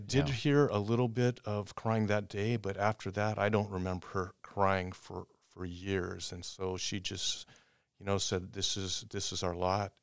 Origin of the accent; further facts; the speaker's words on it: Oakland, California, United States; I grew up born in Oakland, California.